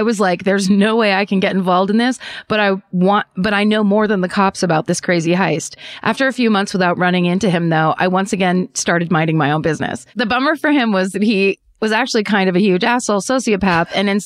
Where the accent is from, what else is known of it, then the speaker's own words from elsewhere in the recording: California, United States; I'm from Marin County, and in high school in 2009, I was running with the wrong crowd.